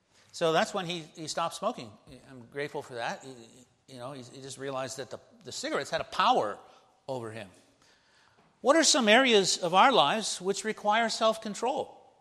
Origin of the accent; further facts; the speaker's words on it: Baltimore, Maryland, United States; when I was a child growing up in Baltimore